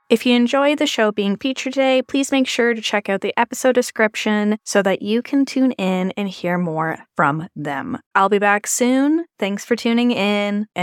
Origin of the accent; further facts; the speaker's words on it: Canada; I am her Canadian counterpart, so bonjour, poutine.